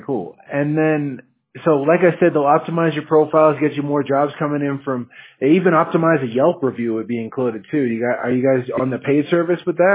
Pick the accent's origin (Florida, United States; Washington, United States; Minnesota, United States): Washington, United States; Monroe; now in California, United States; I'm from Monroe. It's in Snohomish County.